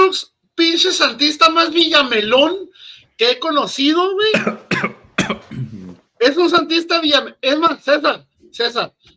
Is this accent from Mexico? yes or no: yes; northern Mexico, Mexico; nosotros como norteños decimos